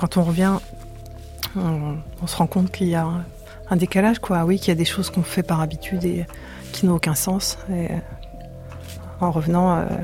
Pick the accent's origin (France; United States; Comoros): France; Moi, en tant que Française, je pouvais aller au Liban, je pouvais aller en Iran, je pouvais aller en Israël